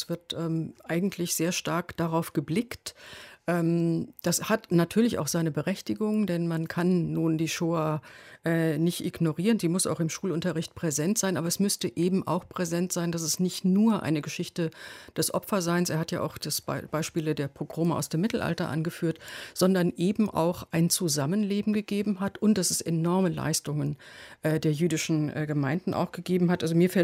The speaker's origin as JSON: {"language": "German", "region": "Hesse", "country": "Germany", "said": "Und ich bin sofort dahin gegangen, wo ich herkomme, sozusagen meine hessische Heimat."}